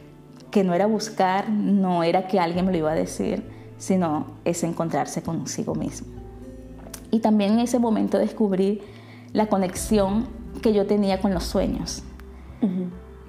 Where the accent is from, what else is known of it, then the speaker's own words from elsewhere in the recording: Venezuela; now in Netherlands; cuando salí de Venezuela como que me desconecté un poco, aunque seguía siempre conectado con mis ángeles. Y bueno, llegar aquí a Holanda